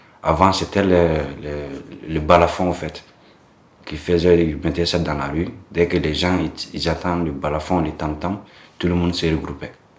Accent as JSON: {"language": "French", "town": "Bamako", "region": "Bamako Capital District", "country": "Mali", "tie": "born or raised there", "second_language": "French", "said": "Je suis dans un quartier de Bamako, appelé Lafiabougou. C'est l'une des quartiers communes qui est là, commune 4. Donc, ouais, je suis né là-bas, grandir là-bas"}